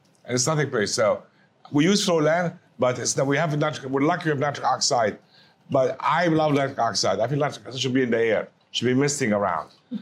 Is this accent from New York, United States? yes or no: yes; New York, United States; It came out of New York, my hometown, from a small hospital there at Columbia University.